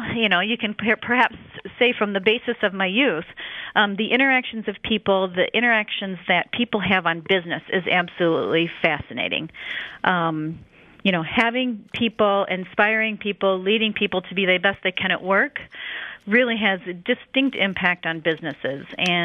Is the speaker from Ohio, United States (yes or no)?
no; Lansing, Michigan, United States; Born and raised in Lansing, Michigan.